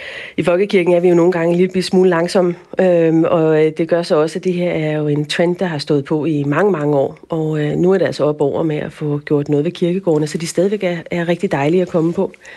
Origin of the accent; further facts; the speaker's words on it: Copenhagen, Capital Region of Denmark, Denmark; Som man også kan høre på min dialekt, er jeg jo originalt fra København